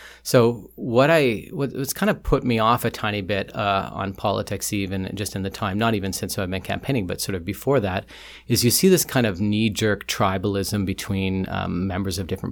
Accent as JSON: {"language": "English", "town": "Vancouver", "region": "British Columbia", "country": "Canada", "tie": "born or raised there", "also_born_or_lived": "Port Moody", "lives_now": "Vancouver, Canada", "said": "I'm a single dad of five living in downtown Vancouver. I spent the little portion of my childhood growing up in East Van, and then I moved out to Port Moody before moving back downtown"}